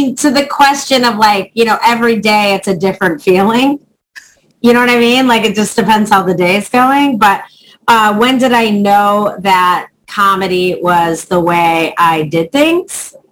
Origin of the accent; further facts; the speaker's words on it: Chicago, Illinois, United States; However, I started in Chicago. I'm from Chicago. I started in Chicago doing Second City, which is like the SNL of Chicago.